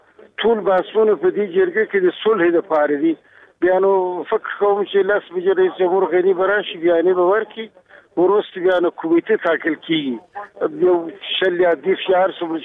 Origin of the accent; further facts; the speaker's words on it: Afghanistan; زه د افغانستان دی بچی